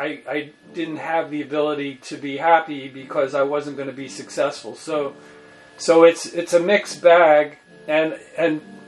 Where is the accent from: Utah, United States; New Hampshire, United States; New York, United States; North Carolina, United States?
New York, United States; Brooklyn; I grew up in Brooklyn, and I grew up in a community that was split between Italians and Jews.